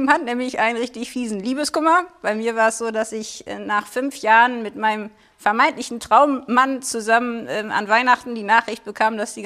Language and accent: German; North Rhine-Westphalia, Germany; Ich bin ja mitten in der Pampa aufgewachsen, also wie ich im Sauerland, wir hatten noch nicht meine Hausnummer